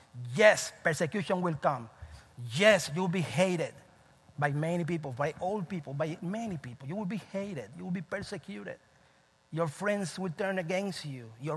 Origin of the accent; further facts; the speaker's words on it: Cuba; moved away; I remember when I came from Cuba 2001 December